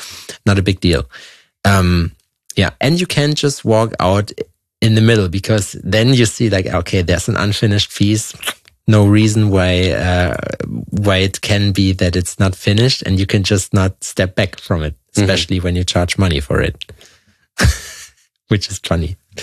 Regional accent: Jena, Thuringia, Germany; English is a second language; Like Jena, where my hometown, even if it's Eastern Germany

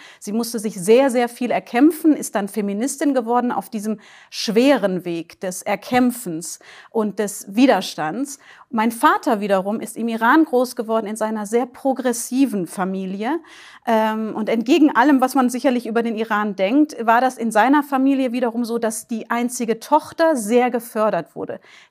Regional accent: Karlsruhe, Baden-Württemberg, Germany; born there; Also genau, ich bin in Karlsruhe geboren. Meine Mutter kommt aus dem Allgäu, aus einem ganz kleinen Dorf im Allgäu in der Nähe von Kempten. Und mein Vater kommt aus Shiraz im Iran.

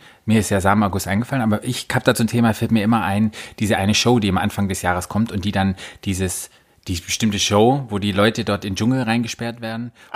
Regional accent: Baden-Württemberg, Germany; moved away; Aber ich komme aus dem Schwaben

